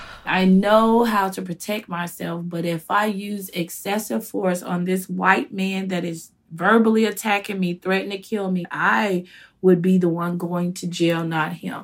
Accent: Memphis, Tennessee, United States; I'm from Memphis, Tennessee.

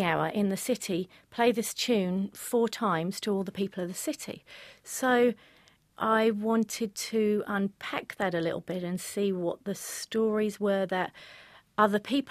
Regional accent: New Zealand; And it's great when you say to people, hi, I'm over here from New Zealand.

